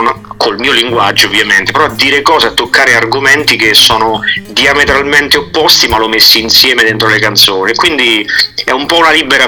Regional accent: Marche, Italy; also born or lived in Saudi Arabia / Pakistan; sono cresciuto in Arabia Saudita, in Pakistan fino a 8 anni. I miei genitori per lavoro mi hanno portato, me e mio fratello, insomma, in giro per l'Asia, e poi sono ritornato, ho vissuto la mia vita tra le colline e il mare delle Marche

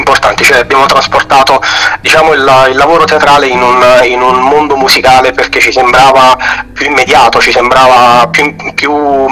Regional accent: Naples, Campania, Italy; anche perché noi siamo napoletani, di base la melodia non ci manca nel DNA

